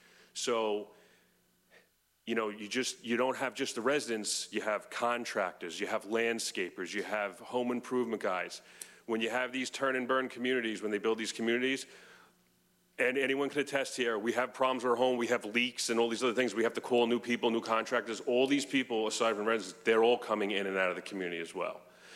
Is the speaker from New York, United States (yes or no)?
yes; New York, United States; moved away as an adult; I moved here about 4 years ago. I'm from New York.